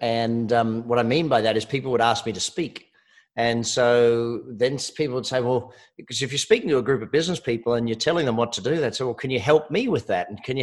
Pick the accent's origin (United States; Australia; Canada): Australia; Yes, I am Australian.